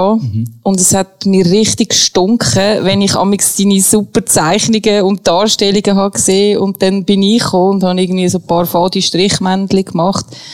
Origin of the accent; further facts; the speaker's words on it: Switzerland; am Fuss der Rigi, ist mein absoluter Lieblingsberg, kennen von verschiedenen Seiten und ein Stück von meiner Heimat dürfen teilen